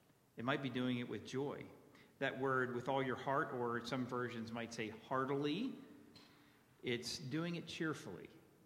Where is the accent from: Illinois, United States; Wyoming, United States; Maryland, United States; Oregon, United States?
Maryland, United States; Baltimore; And we had a memory verse program at the chapel that I grew up there in Baltimore.